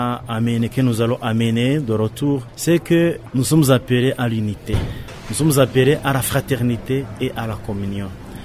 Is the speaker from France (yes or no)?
no; Rwanda; Alors, chez nous au Rwanda, comme ici à Bukavu